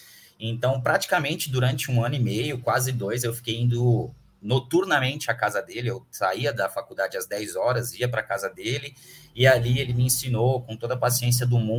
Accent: Santos, São Paulo, Brazil; Eu sou daqui de Santos, do litoral de São Paulo, mas eu estava morando em Santa Catarina

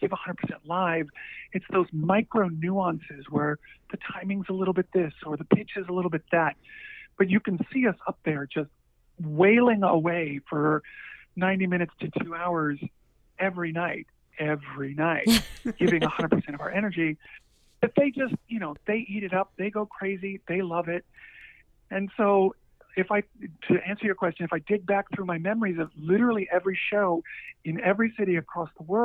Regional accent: Denver, Colorado, United States; I grew up in Denver. We still have yet to, after 20 years, play Red Rocks Amphitheater.

